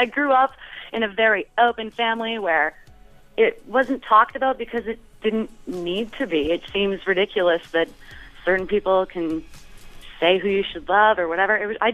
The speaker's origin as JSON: {"language": "English", "town": "St. Albert", "region": "Alberta", "country": "Canada", "tie": "born or raised there", "moved": "as an adult", "lives_now": "Los Angeles, United States", "said": "I grew up in Alberta, in a small old town called St. Albert. And I moved to Los Angeles about 5 years ago"}